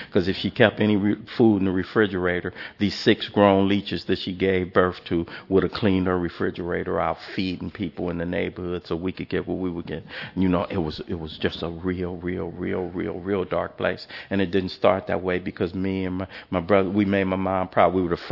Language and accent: English; the South, United States; And we grew up Southern. We grew up in Baptist church. Walked up the street to church every single morning.